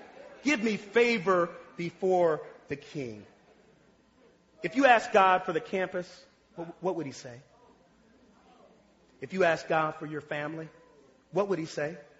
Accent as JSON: {"language": "English", "town": "Itabena", "region": "Mississippi", "country": "United States", "tie": "born or raised there", "said": "when we were growing up in Mississippi and Itabena and we were poor and we didn't have any money"}